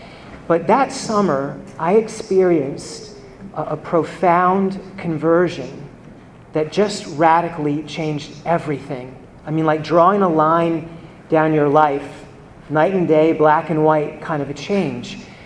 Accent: Columbia, Maryland, United States; also born or lived in Catonsville, United States; So I grew up in part in Columbia, Maryland, and then we moved at the end of my fifth grade year next door to Catonsville.

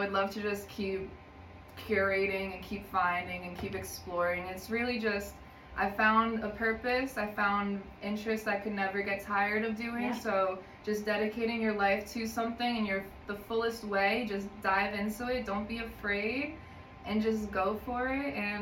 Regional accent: New Providence, New Jersey, United States; I grew up in New Providence, so that's how I knew the area

